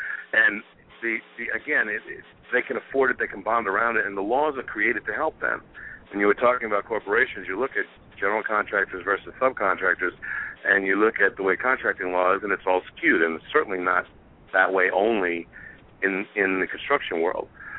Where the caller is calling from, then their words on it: Atlanta, Georgia, United States; from Atlanta.